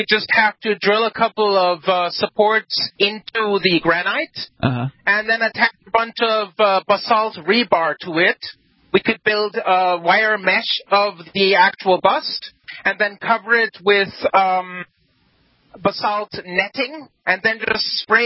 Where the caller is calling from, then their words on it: California, United States; California.